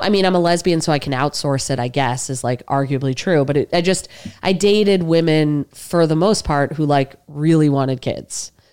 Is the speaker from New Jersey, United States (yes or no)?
yes; New Jersey, United States; So I went to Mariah, which is a Jewish day school in Englewood, New Jersey. And then I went to Ramaz on the Upper East Side.